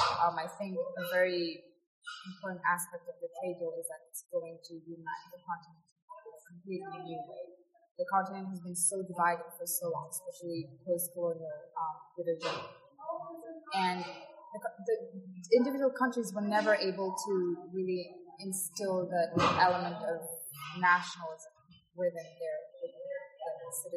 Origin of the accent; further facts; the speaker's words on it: Mauritius; I come from Mauritius